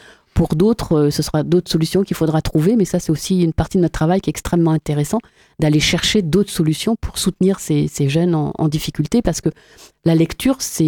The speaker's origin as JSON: {"language": "French", "town": "Noyen-sur-Sarthe", "region": "Pays de la Loire", "country": "France", "said": "je viens de Noyen-sur-Sarthe, où est installée ma petite entreprise."}